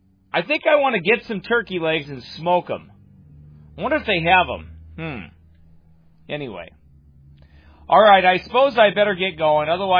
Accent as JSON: {"language": "English", "country": "Canada", "said": "I'm Canadian."}